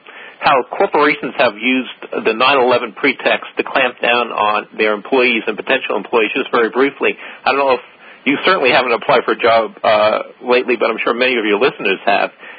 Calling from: Philadelphia, Pennsylvania, United States; I'm calling from Philadelphia, PA, and I enjoy your show.

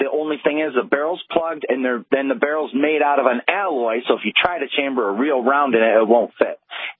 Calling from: Las Cruces, New Mexico, United States; Oh, Las Cruces, the most beautiful city in the world.

